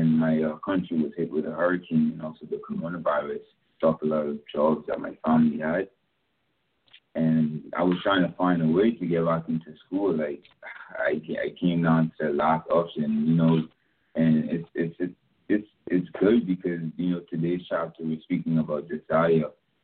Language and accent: English; Bahamas; now in United States; once again, and like I said, I'm from the Bahamas. I came to college in 2018.